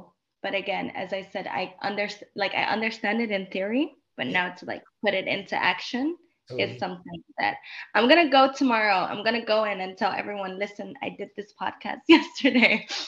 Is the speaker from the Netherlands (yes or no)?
yes; Netherlands; I come from a very traditional family. I'm Moroccan, you know, born and raised in the Netherlands. So two different cultures.